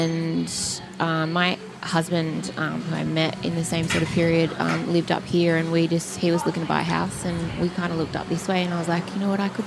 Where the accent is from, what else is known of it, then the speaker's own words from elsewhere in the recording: Sydney, New South Wales, Australia; So I'm from Sydney